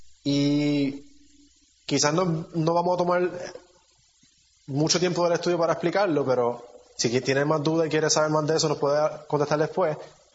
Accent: Puerto Rico; nosotros también como puertorriqueños decimos que yo tengo hambre

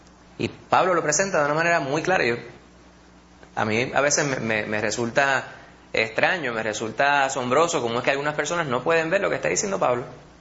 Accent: Puerto Rico; Como decimos puertorriqueños, decimos, llévense entre ustedes.

